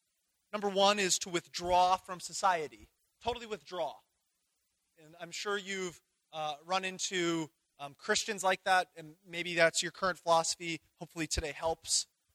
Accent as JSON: {"language": "English", "country": "Ireland", "said": "I'm Irish. I can't speak anything. I struggle with English."}